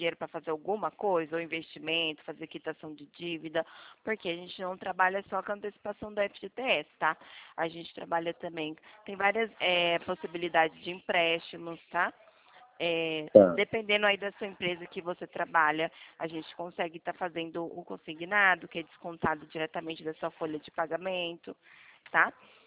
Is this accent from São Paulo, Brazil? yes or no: yes; Ribeirão Preto, São Paulo, Brazil; eu sou daqui de Ribeirão Preto